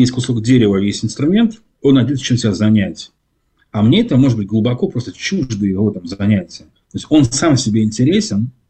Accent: Saint Petersburg, Russia; Мы из Санкт-Петербурга, я в частности.

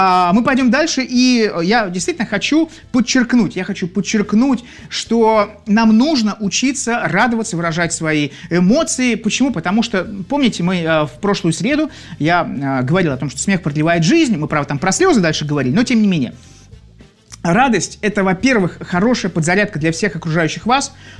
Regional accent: Saint Petersburg, Russia; Нет, я из Петербурга. Я нахожусь в данный момент в Санкт-Петербурге, в замечательном городе Святого Петра.

